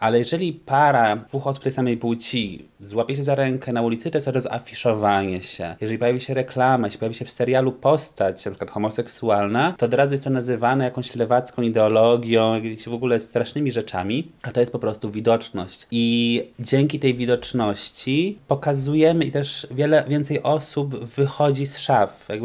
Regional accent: Warsaw, Masovian Voivodeship, Poland; Że jednak my jesteśmy z Warszawy i tego nie ukrywamy.

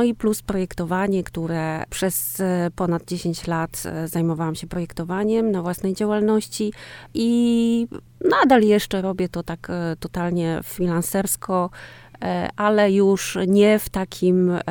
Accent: Gdańsk, Pomeranian Voivodeship, Poland; also born or lived in France / Ireland; now in Łukta, Poland; Mieszkałam we Francji przez kilka lat, mieszkałam w Irlandii przez kilka lat. W ogóle to jestem z Gdańska, jestem gdańszczanką. A teraz mieszkam tutaj pod Olsztynem w gminie Łukta i jest mi bardzo dobrze i praktycznie mieszkam w lesie.

